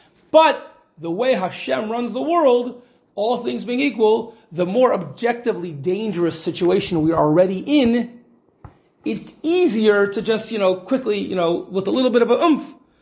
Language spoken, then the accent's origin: English; Cincinnati, Ohio, United States; when I was growing up, there was one case where I grew up in Cincinnati